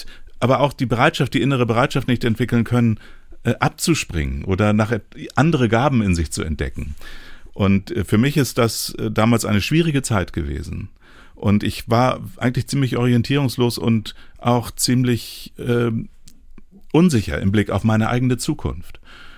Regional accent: Hamburg, Germany; Aber ich habe dann auch in meinem Heimatort in Hamburg, in Rahlstedt

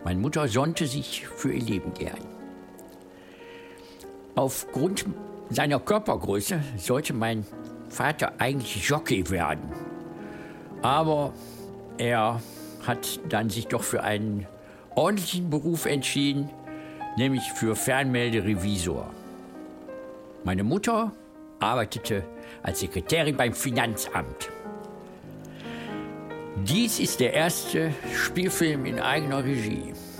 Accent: Mülheim an der Ruhr, North Rhine-Westphalia, Germany; born there; Ich bin geboren 1955 in Mülheim an der Ruhr, im Ruhrgebiet. Eine Kleinstadt.

